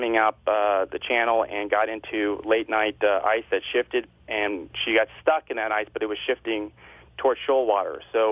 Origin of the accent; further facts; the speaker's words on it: Rochester, New York, United States; Believe it or not, I grew up in Rochester, New York, and I went to school in Buffalo, University of Buffalo.